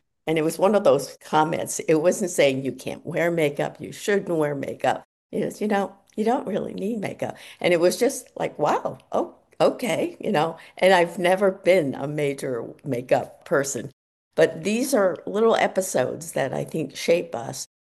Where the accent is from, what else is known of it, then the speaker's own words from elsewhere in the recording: Boston, Massachusetts, United States; I used to work at a Chinese restaurant in the outer Boston area. I grew up in Boston's Chinatown.